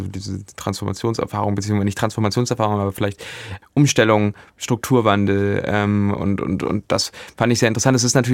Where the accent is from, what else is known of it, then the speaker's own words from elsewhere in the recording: Wernigerode, Saxony-Anhalt, Germany; born there; now in Berlin, Germany; Wernigerode.